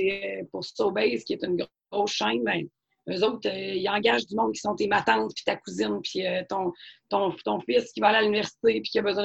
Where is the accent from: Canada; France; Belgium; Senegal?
Canada; Quebec; moi, je suis une Beauceronne, là.